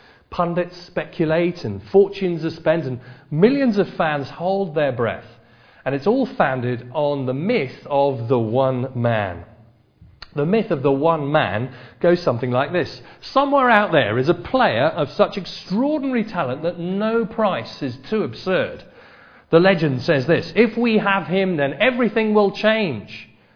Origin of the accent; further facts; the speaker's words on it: Australia; now in London, United Kingdom; Well, I'm Australian, but I've lived in Highbury for a while, so I suppose I follow Arsenal.